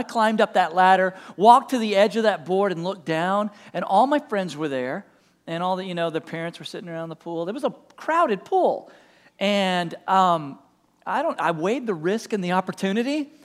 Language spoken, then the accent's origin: English; Texas, United States; now in Nebraska, United States; I'm from East Texas. It's like, we don't have lakes here, Lance. We're in Nebraska.